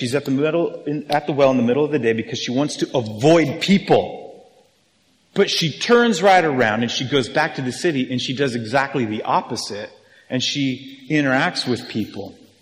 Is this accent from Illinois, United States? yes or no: no; Arizona, United States; I'm from Arizona. There's really not a lot of cowboys there.